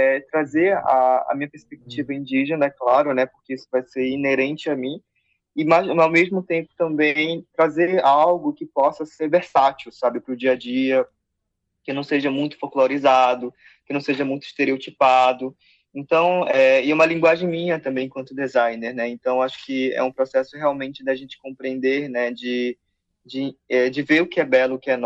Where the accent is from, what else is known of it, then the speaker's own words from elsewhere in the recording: Amazonas, Brazil; eu sou do Alto Rio Negro, Amazonas, né? Então, a minha origem, ela é totalmente indígena, nasci na comunidade indígena, aí depois eu fui transpassando para a cidade